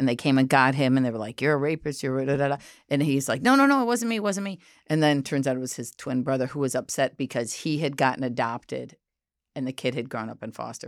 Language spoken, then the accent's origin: English; Ohio, United States; I grew up in Ohio, okay?